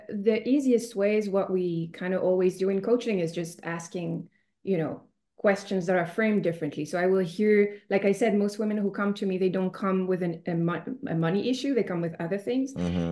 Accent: Belgium; now in United States; where I come from, so I come from Europe in Belgium, but I find in the United States as well, where I'm staying right now

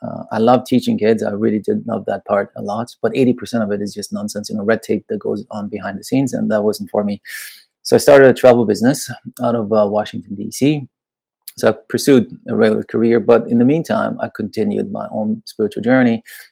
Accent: Iran; moved away; My mom's Austrian. She's European, blonde and blue-eyed, and my dad's Persian. So I grew up in Iran

